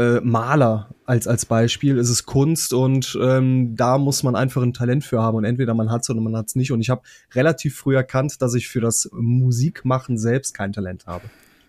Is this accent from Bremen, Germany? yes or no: no; North Rhine-Westphalia, Germany; Im wunderschönen Rheinland. Geboren bin ich in Bedburg-Erft. Das ist knapp 50 Minuten Bimmelbahnzug von Köln aus entfernt.